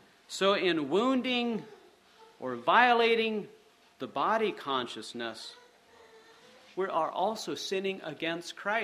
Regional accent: Bethel, Ohio, United States; I grew up in Ohio at Bethel

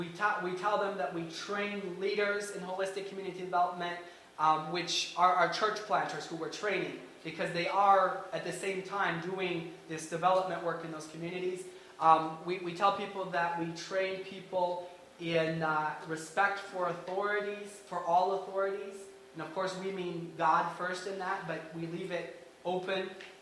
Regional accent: Cameroon; I grew up in Cameroon and already am fluent in French, which is the national language that people learn in school there.

